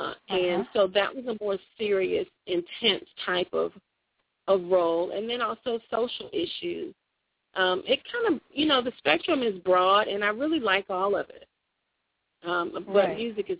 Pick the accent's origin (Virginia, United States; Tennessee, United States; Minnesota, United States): Virginia, United States; Hampton; It came from the community that I grew up in Hampton, Virginia.